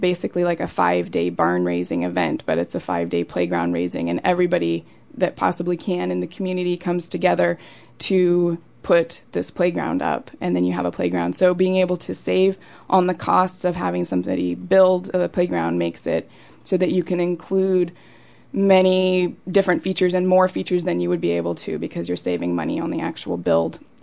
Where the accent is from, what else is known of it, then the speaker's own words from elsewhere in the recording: Soldotna, Alaska, United States; I'm originally from Soldotna, Alaska